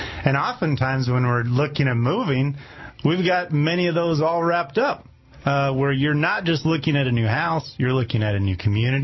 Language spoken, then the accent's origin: English; Pacific Northwest, United States; I'm originally from the Northwest, and my wife and I wanted to get back in this area.